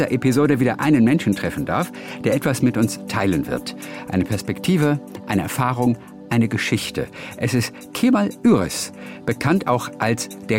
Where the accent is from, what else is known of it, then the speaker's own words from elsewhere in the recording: Northern Germany, Germany; Also ich kann es nicht, weil ich komme eigentlich aus dem Norden.